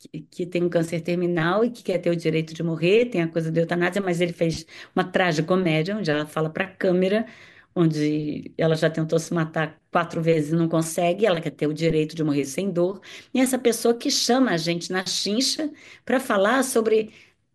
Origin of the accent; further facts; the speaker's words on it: Rio de Janeiro, Brazil; a gente é do Lins Vasconcelos, ele também, do Rio de Janeiro, um subúrbio carioca.